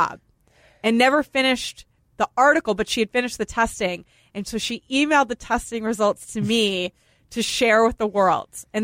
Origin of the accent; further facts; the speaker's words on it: Boston, Massachusetts, United States; because Caroline grew up in Connecticut, I grew up in Boston. We don't have Publix